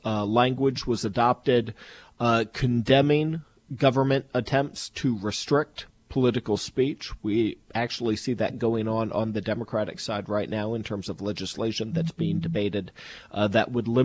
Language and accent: English; Indiana, United States; that's my home state, Indiana